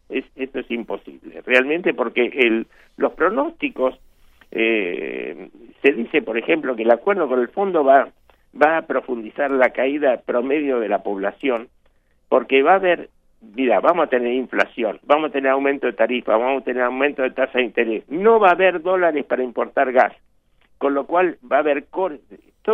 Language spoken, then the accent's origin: Spanish; Uruguay; yo, como medio uruguayo, también lo sé y lo siento